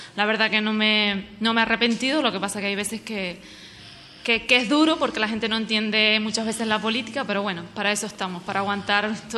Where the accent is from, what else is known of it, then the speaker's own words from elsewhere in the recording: Puerto del Carmen, Canary Islands, Spain; yo soy de Puerto del Carmen y siempre he tenido inquietudes y siempre he querido buenas cosas para mi municipio